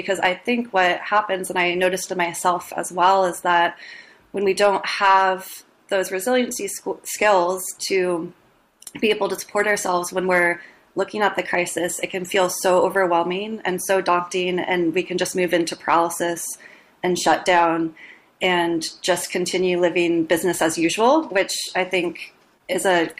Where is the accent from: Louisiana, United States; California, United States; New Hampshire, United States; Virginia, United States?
California, United States; Arcata; I live in Humboldt, but I actually was also raised in Humboldt. So I grew up in Arcata and have always been really connected to the natural world.